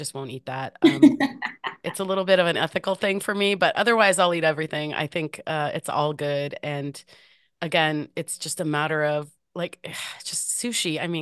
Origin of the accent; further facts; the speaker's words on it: Oregon, United States; So I mentioned I'm from Oregon.